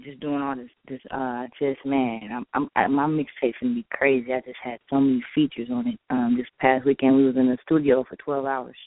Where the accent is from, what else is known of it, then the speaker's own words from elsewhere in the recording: Berkeley, California, United States; Because it's like, I'm from Berkeley, California. Like, I'm from the hood. So we really just, you know, like, I grew up with nothing.